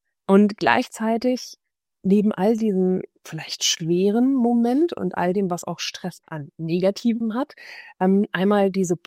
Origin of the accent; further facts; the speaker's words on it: Rhineland, Germany; Ich bin Rheinländerin durch und durch.